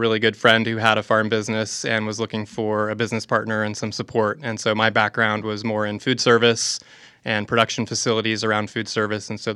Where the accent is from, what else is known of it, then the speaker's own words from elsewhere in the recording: United States; Well, I grew up outside of Washington, D.C. in a big urban and suburban environment, pretty far away from the farm world.